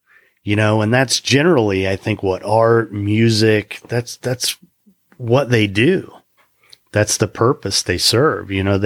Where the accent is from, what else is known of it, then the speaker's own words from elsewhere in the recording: Indiana, United States; now in Palm Beach County, United States; So I grew up in Indiana, and I've been in Florida for 24 years now.